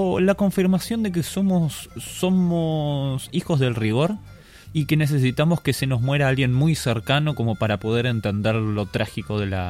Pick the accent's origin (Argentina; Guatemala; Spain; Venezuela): Argentina; Somos Argentina, somos un crisol de razas, pero no significa eso que seamos primer mundo.